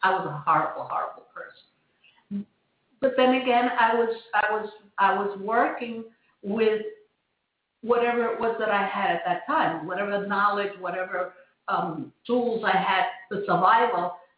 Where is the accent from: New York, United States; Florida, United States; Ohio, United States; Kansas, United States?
New York, United States; I grew up in New York, and I lived in a tenement house when I was a child. And I was on the sixth floor, and we used to hang out in our fire escape.